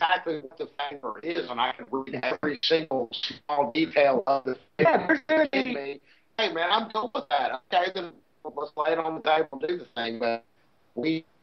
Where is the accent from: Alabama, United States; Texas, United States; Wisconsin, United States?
Alabama, United States; Yeah, I said y'all. I'm from Alabama.